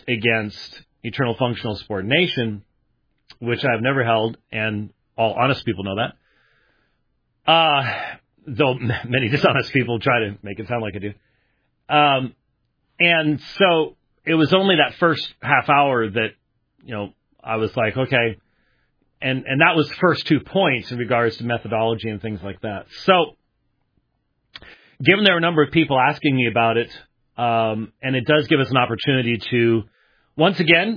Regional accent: Scotland, United Kingdom; So being the Scotsman that I am, I'm expecting disaster.

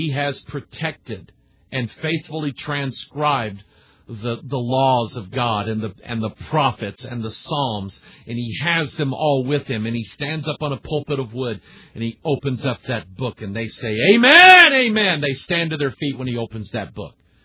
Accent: United States; Anyway, I love being an American. I really do. I love my country.

